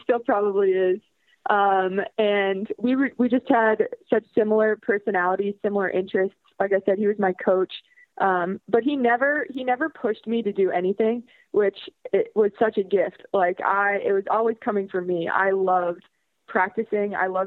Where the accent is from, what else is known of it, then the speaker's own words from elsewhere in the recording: Barnstable, Massachusetts, United States; Yeah, I grew up in Barnstable, Massachusetts, which is on the Cape, usually known for its vacation spots, but I grew up living there all year round.